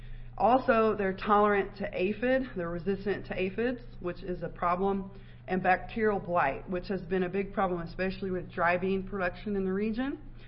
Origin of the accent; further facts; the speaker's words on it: Texas, United States; I'm from Texas, so every year on New Year's Eve, my mom makes ham and rice and black-eyed peas.